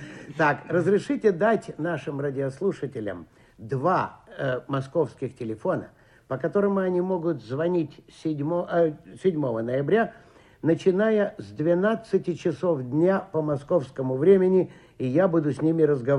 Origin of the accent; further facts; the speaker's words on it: Moscow, Russia; А я вот из Москвы.